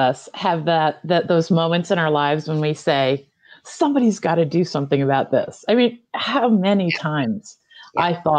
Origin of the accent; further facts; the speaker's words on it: Illinois, United States; now in Vermont, United States; my husband and I are both dentists, and we're from a small Midwestern town. We grew up in Illinois, and we've lived in Vermont all these years, another rural town.